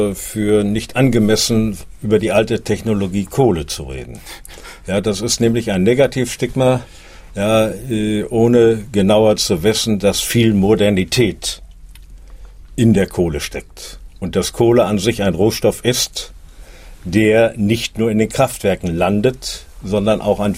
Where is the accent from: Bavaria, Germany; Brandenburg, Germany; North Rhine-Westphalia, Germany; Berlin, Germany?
Brandenburg, Germany; wir haben ja nicht den Anspruch, als Brandenburger uns alleine nur energetisch abzuschotten